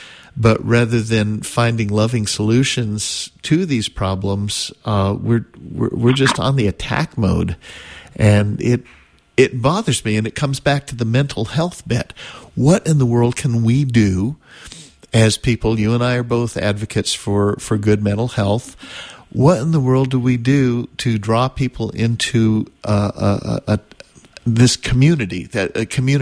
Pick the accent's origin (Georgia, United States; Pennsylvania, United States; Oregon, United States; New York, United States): Oregon, United States; Eugene; now in Chico, United States; And I grew up in Eugene, Oregon.